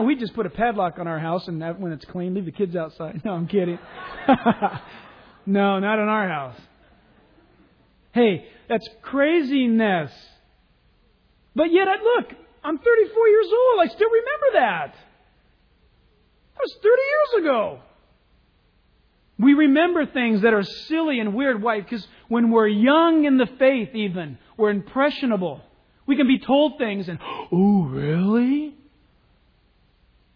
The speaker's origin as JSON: {"language": "English", "region": "Hawaii", "country": "United States", "tie": "born there", "said": "Now, my mom was born and raised in Hawaii. And boy, I was brought up with fables about these little things."}